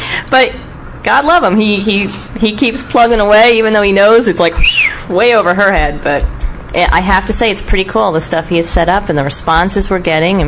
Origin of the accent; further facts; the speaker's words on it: Hackettstown, New Jersey, United States; Then you have January 16th out in good old Hackettstown, my hometown.